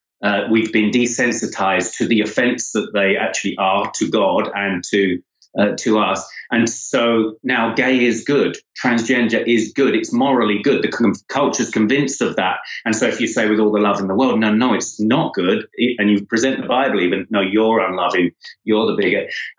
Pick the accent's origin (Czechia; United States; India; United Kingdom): United Kingdom; England; the guy was born not far from where I grew up in England.